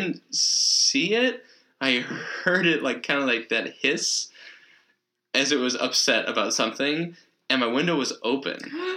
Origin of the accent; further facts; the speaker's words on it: Portland, Oregon, United States; because I'm from Portland. And Kobe, young Kobe, destroyed the Blazers' run in 2000.